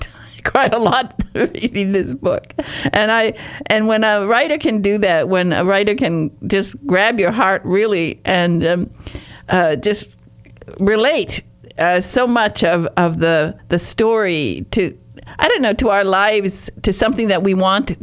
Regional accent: Michigan, United States; I'm from Michigan's northern Upper Peninsula, and I really was raised practically in the forest.

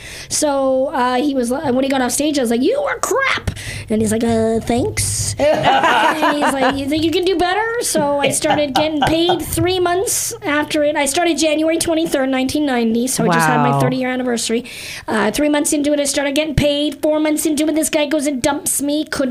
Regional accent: Canada; I grew up in Canada.

